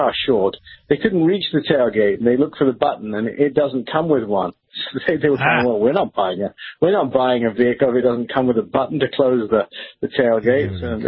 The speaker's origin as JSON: {"language": "English", "country": "United States", "said": "We're American, first of all, so we're entitled to have buttons."}